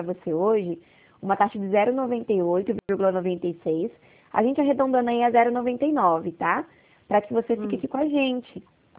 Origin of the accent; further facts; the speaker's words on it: Presidente Prudente, São Paulo, Brazil; sou de Prudente